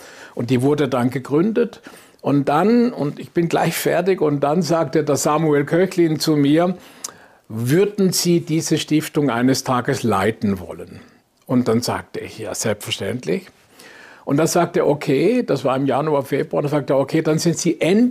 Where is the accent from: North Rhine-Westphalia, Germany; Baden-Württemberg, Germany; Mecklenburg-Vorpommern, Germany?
Baden-Württemberg, Germany; Lörrach; Ich komme aus Lörrach und vom